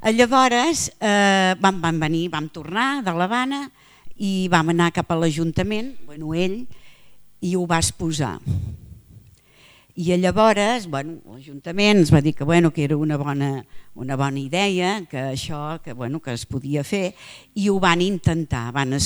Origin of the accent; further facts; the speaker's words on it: Barcelona, Catalonia, Spain; Ah, doncs nosaltres som de Barcelona. Nosaltres sempre diem de Barcelona.